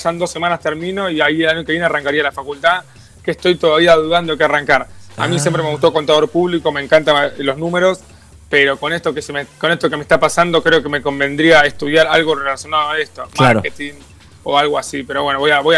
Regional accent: Boulogne, Buenos Aires Province, Argentina; yo en ese momento tenía 15 años. Y me fui de Boulogne, que soy yo, zona norte

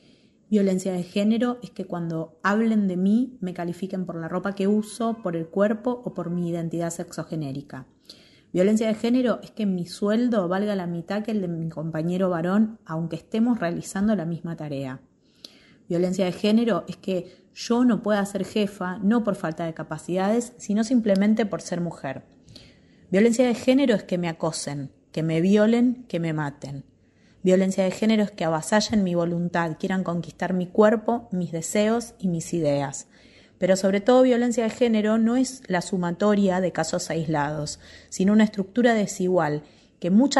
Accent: Rosario, Santa Fe, Argentina; de Argentina, viviendo en la ciudad de Rosario.

